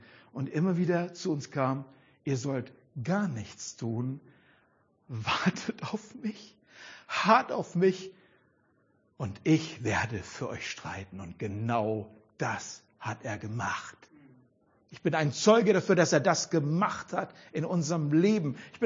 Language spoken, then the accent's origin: German; Mülheim an der Ruhr, North Rhine-Westphalia, Germany; Im Ruhrpott, wo ich herkomme, Mühlermann der Ruhr.